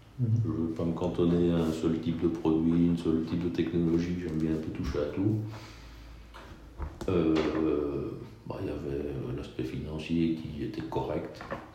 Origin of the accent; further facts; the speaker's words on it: Liège, Wallonia, Belgium; also born or lived in Arlon; je suis né à Messan aussi, habitant à Arlon. Mon père a eu un boulot sur Liège, on a bougé sur Liège en 92. Je le dis parce que ça a été quand même un peu marquant, même si je n'avais que 7 ans